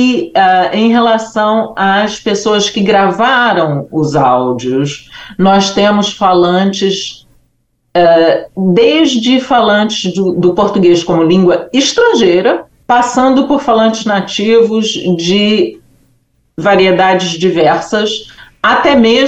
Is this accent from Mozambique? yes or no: no; Brazil; está óbvio para todos os nossos ouvintes que eu sou brasileira